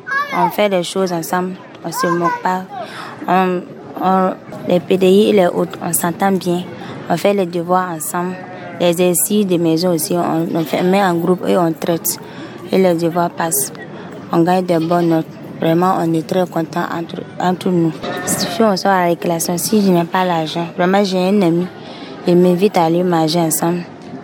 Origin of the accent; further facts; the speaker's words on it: Barsalogo, Centre-Nord, Burkina Faso; now in Kaya, Burkina Faso; je viens de Barsalogo, je suis un élève